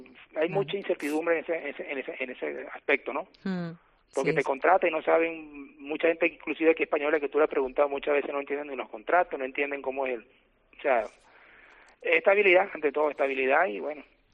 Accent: Venezuela; Venezuela.

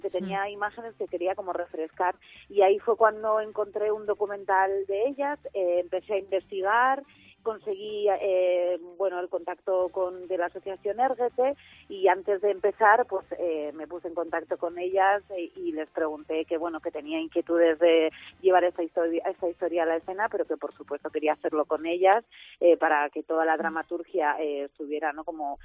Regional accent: Andorra, Aragon, Spain; also born or lived in Zaragoza / Madrid; yo estoy muy emocionada porque encima yo soy de Andorra, de Teruel

